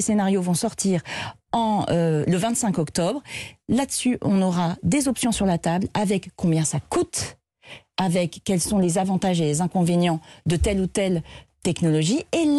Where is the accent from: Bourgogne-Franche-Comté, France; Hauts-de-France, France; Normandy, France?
Hauts-de-France, France; Moi, je viens de la Somme, je comprends le besoin de se dire